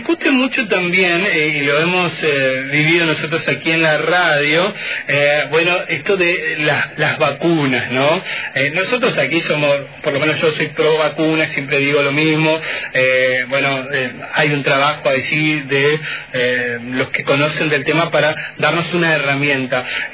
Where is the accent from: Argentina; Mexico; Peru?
Argentina